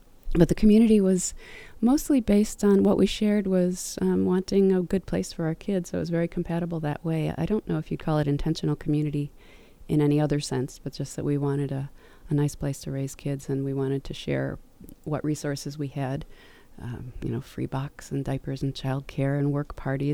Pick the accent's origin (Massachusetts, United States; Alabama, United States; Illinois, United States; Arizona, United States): Illinois, United States; Chicago; now in Ukiah, United States; Well, I grew up in Chicago, and as long as I could remember, I couldn't wait to get out of the city.